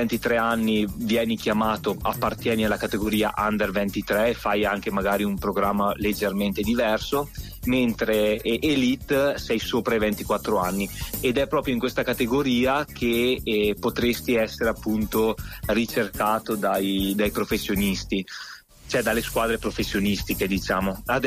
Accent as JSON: {"language": "Italian", "town": "Dro", "region": "Trentino-Alto Adige", "country": "Italy", "tie": "born or raised there", "said": "E sì, sono nato a Dro."}